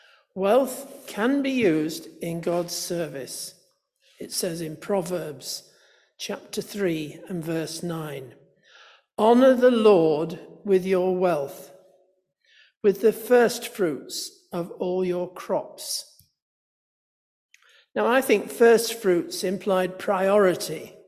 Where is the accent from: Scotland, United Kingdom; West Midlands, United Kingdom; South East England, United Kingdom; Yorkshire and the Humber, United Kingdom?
Scotland, United Kingdom; now in Manchester, United Kingdom; I'm a Scot, by the way, I lived there for 6 weeks before I came down to Manchester.